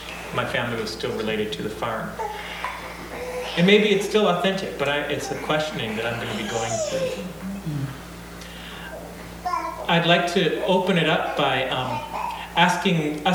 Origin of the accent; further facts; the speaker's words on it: Minnesota, United States; I grew up in Minnesota on a hog farm.